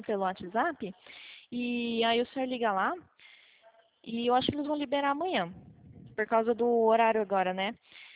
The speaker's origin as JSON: {"language": "Portuguese", "region": "São Paulo", "country": "Brazil", "said": "Eu sou de São Paulo."}